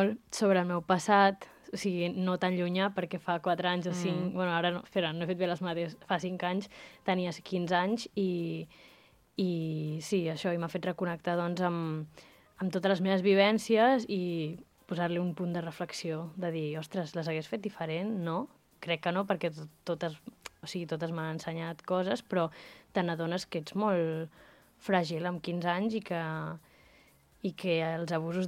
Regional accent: Sant Sadurní d'Anoia, Catalonia, Spain; jo sóc de Sant Sadurní d'Anoia

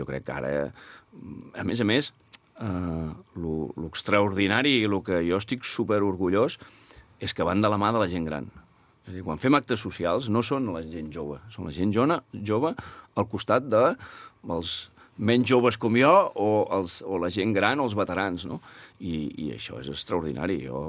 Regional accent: Catalonia, Spain; som del Penedès.

